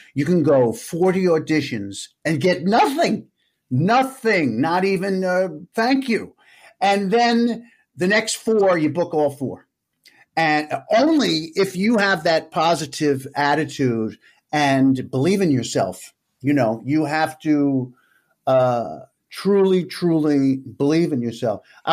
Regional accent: New York, United States; I grew up in New York, as you could tell.

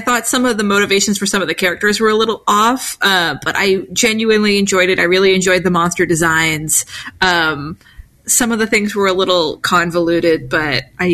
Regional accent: Boston, Massachusetts, United States; I'm from Boston, so like, this is like your second tier city.

